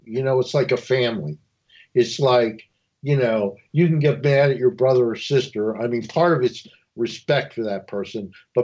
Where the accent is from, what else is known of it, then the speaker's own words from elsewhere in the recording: United States; we were always proud to be Americans.